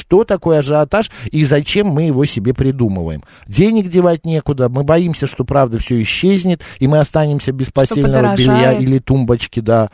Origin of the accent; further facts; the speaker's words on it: Moscow, Russia; I'm from in Russia, in Moscow.